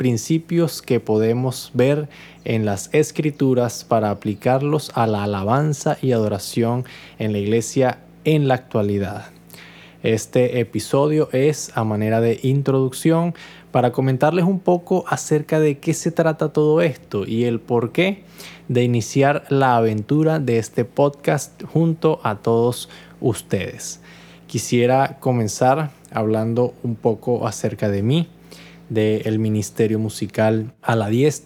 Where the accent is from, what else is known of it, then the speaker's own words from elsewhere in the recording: Barinas, Venezuela; aquí en Barinas, mi ciudad natal